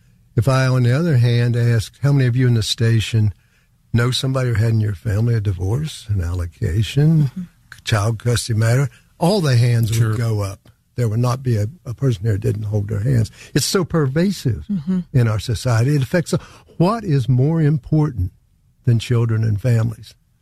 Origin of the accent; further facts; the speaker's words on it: Ivydale, West Virginia, United States; I would consider myself a Braxton County native. I was born in Sutton and grew up in a little town called Ivydale, south of the Braxton-Clay border.